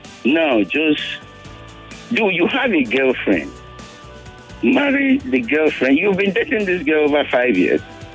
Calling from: Ajah, Lagos, Nigeria; I'm calling from Aja area.

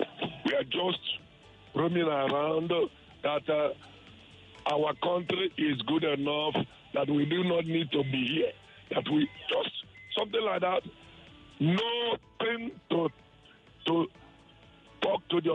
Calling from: Satellite Town, Lagos, Nigeria; I'm calling from Satellite.

